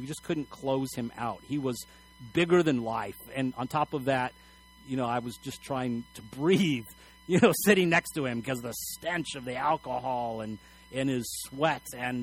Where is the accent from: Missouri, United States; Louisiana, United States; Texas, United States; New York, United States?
Texas, United States; El Paso; In fact, in my hometown of El Paso, Texas, there's a famous mayor from the 1930s.